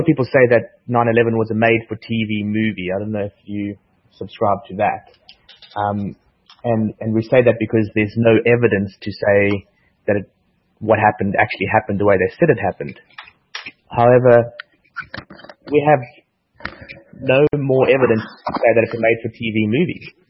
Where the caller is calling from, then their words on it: Brisbane, Queensland, Australia; also born or lived in South Africa; Okay, so I'm calling from Brisbane, Australia.